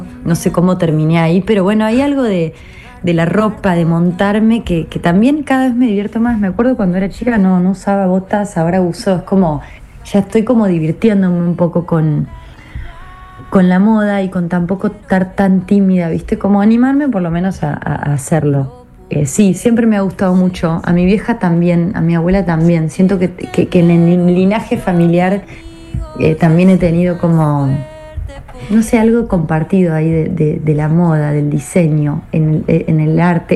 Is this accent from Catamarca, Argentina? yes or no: no; Córdoba, Argentina; now in Buenos Aires, Argentina; yo soy de Córdoba capital, después me mudé acá a la capital de Buenos Aires